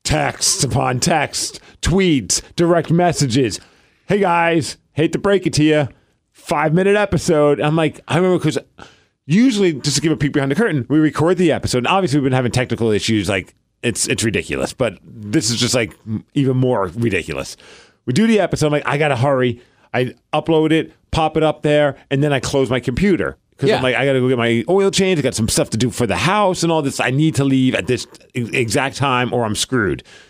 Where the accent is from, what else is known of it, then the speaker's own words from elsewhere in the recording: Brooklyn, New York, United States; that was the era that I grew up in Bed-Stuy.